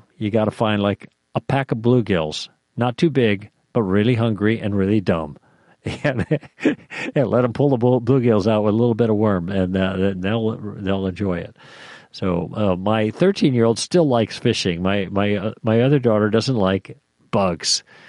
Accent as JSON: {"language": "English", "town": "Oak Park", "region": "Illinois", "country": "United States", "tie": "born there", "also_born_or_lived": "Antigo, Wisconsin", "said": "No, I'm not originally. I was born in Chicago, in Oak Park, actually. But my first 5 years I spent in Antigo, which is north and a little bit east of Center."}